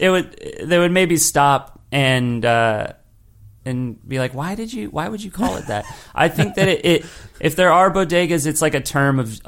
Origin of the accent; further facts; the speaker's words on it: Los Angeles, California, United States; That was like me growing up in Los Angeles and in Los Angeles County